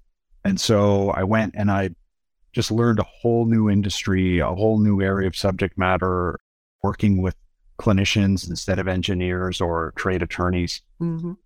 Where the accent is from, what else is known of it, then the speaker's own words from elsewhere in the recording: Canada; I'm based in Canada, and so I'm Canadian, educated in Canada.